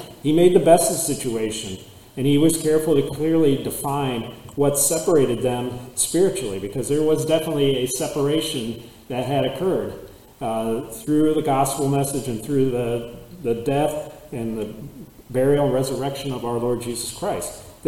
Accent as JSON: {"language": "English", "country": "United States", "tie": "born or raised there", "said": "And we have the blessing to have been born and raised in America."}